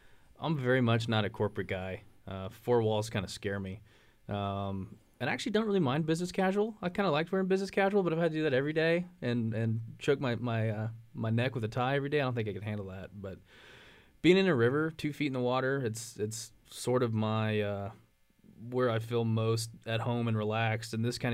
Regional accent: Waco, Texas, United States; We're like, no, we're from Waco. Like, well, Waco, where's that?

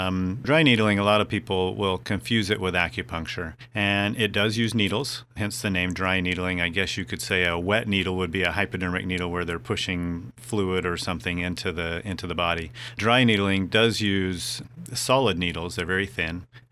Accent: Washington, United States; And then I left the service and went to my home state of Washington and practiced there for 6 years in a small rural community.

